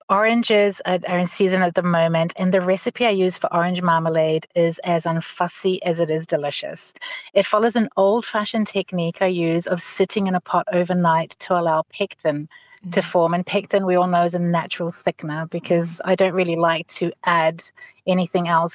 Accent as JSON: {"language": "English", "country": "Italy", "tie": "born or raised there", "moved": "as an adult", "lives_now": "Samoa", "said": "Well, I was brought up in Italy and I spent basically my childhood from 10 to 30 years old in Italy."}